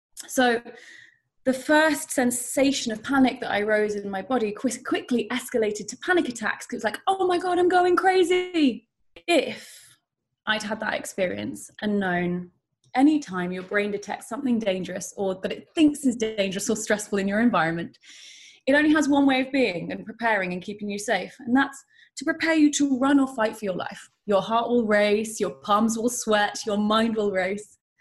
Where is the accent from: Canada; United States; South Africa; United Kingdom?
United Kingdom; I love the NHS and think it's probably the most important thing that we have as British people